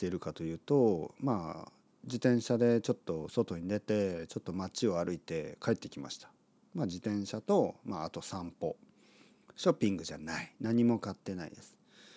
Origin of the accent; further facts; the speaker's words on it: Oita, Japan; まあ、僕は温泉タウン、温泉シティ、大分の、出身ですから、